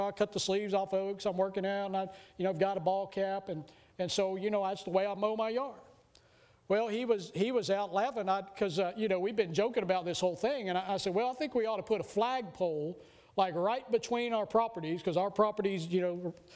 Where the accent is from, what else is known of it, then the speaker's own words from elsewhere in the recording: Texas, United States; I am proud to be Texan. And every chance I get, I let everybody know I'm from Texas, that big things come from Texas, that we do it better in Texas.